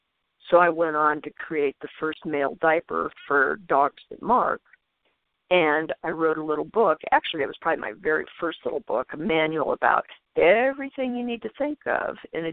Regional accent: India; My experience of growing up in India led me to be a very passionate human being.

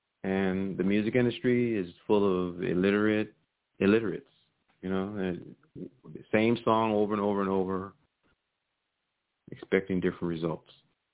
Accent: Virginia, United States; You know, I'm from Virginia, so I've seen him, who he is.

